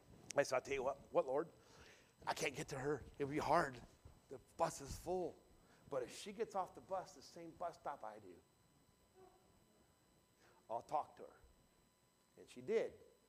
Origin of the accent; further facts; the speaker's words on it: Warsaw, Indiana, United States; Stephanie was a Williams from Warsaw, Indiana, which I knew her father, Don. We grew up together. We graduated high scho